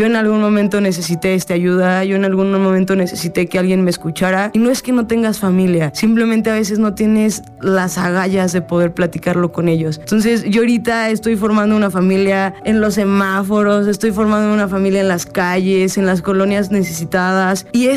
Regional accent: Jiutepec, Morelos, Mexico; tengo 28 años, soy morelense, soy de Jiutepec, orgullosamente.

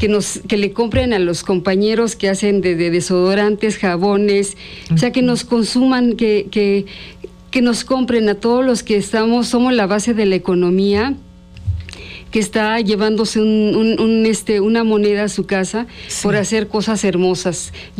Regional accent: Zacatlán de las Manzanas, Puebla, Mexico; Yo soy de Zacatlán de las Manzanas, voy a llevar esta semana, la siguiente, manzanas en latonas y padrísimas.

